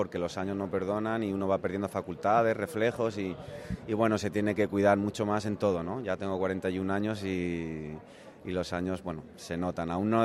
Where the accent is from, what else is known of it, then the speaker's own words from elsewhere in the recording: Alicante, Valencian Community, Spain; yo creo que será en mi tierra, en Alicante